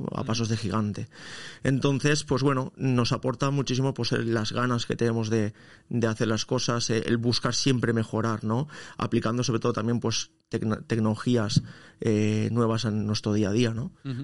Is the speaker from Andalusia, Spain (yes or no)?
no; Alzira, Valencian Community, Spain; Somos de Alcira, los dos naturales de Alcira, sí.